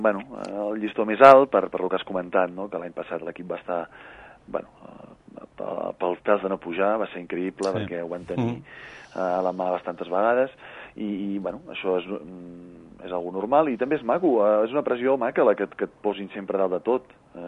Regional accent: Girona, Catalonia, Spain; Ara ho veurem. Home, jo soc de Girona.

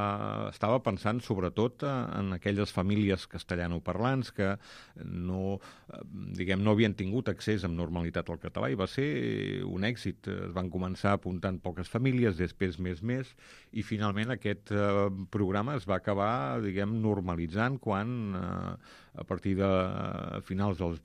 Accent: Rubí, Catalonia, Spain; Jo sóc fill de Rubí, un poble, diguem, del Vallès, ben a prop d'aquí, on la presència del català, especialment al carrer, és molt minoritària.

